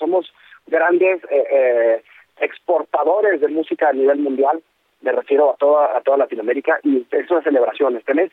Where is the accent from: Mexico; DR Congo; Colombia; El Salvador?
Mexico; Y qué mejor que con música latinoamericana, y que está dentro de nosotros y de nuestro ADN como mexicanos.